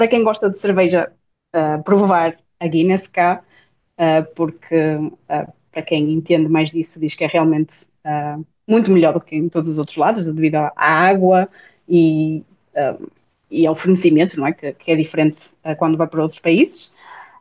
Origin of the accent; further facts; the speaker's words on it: Portugal; acho que principalmente sendo portuguesa, vindo à Irlanda